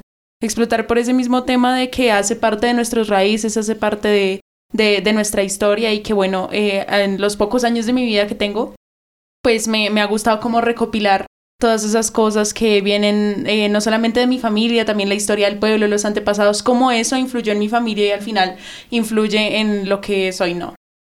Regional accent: Cucunúa, Cundinamarca, Colombia; yo vengo de Cucunúa, un pueblito escondido en Cundinamarca, ancestral, autóctono, con calles empedradas, casas pintadas del mismo color.

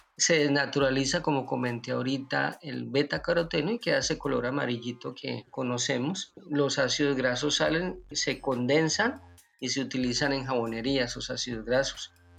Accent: Colombia; nosotros, por ejemplo, como colombianos, no tenemos acostumbrado a ver un aceite rojo

